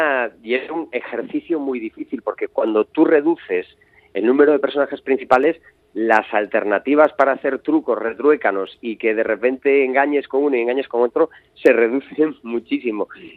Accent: Galicia, Spain; pero al mismo tiempo soy muy gallego

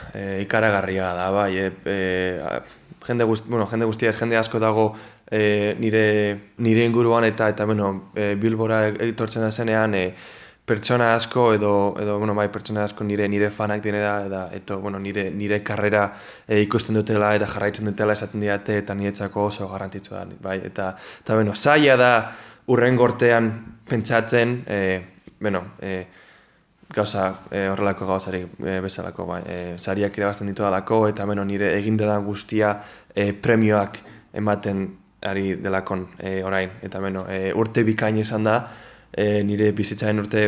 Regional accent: Basque Country, Spain; bai, Euskalduna naiz, eta nire txako arro egoteko gauza bat

